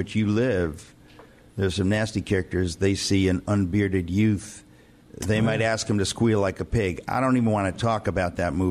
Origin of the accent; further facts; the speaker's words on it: Connecticut, United States; We up here, I grew up in Connecticut, you know, we have basically copperheads